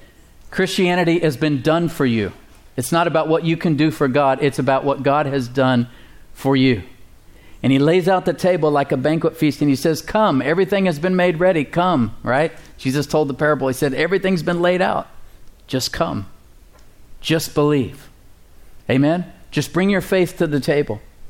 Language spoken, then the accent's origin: English; Texas, United States; Sennacherib is what I'll call him because I'm Texan.